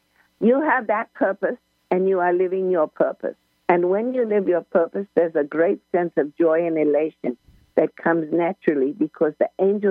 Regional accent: India; I am from India, so I would put it in terms of my religion from India.

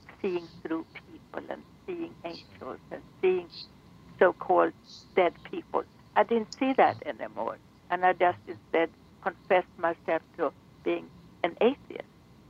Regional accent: Sweden; now in United States; I'm also a citizen of Sweden. Okay, that's the one I came from, my origin.

